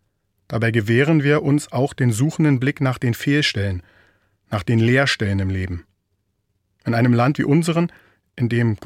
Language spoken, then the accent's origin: German; Germany; Der Anblick einer Warteschlange versetzt mich immer ein wenig in meine Kindheit in der DDR.